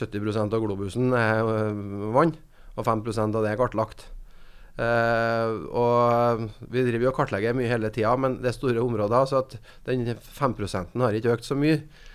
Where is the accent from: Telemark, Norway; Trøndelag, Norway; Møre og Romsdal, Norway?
Trøndelag, Norway; Selbu; Og når jeg vokste opp I Selbu